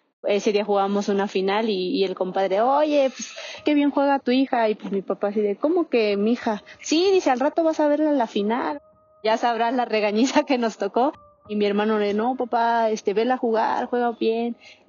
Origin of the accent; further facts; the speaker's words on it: Tehuixtla, Morelos, Mexico; Yo soy originaria de Tehuixtla, Morelos.